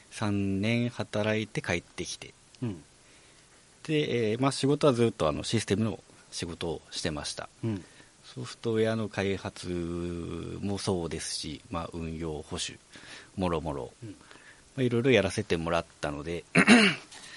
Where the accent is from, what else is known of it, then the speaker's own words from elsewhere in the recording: Kagoshima, Japan; also born or lived in Tokyo; 出身は鹿児島市内です。